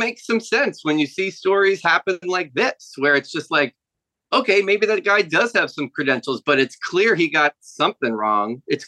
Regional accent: Jamaica; I should mention that I'm also originally from Jamaica

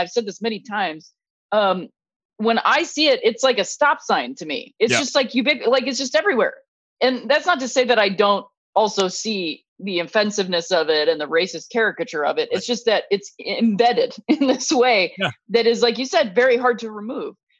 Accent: Akron, Ohio, United States; Like I grew up in Akron. That was my team, you know, all these things.

